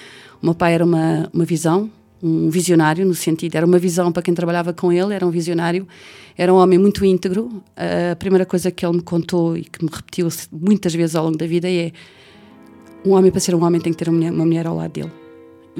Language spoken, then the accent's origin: Portuguese; Portugal; moved away; Sou portuguesa, tenho 60 anos, vivi cerca de 30 anos fora de Portugal e voltei definitivamente há 7 anos a Portugal.